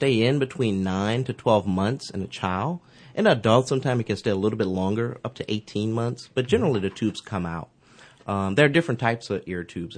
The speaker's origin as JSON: {"language": "English", "region": "Louisiana", "country": "United States", "said": "I'm from St. James Parish. That's a rural area between Donaldsonville and Vashon, Louisiana."}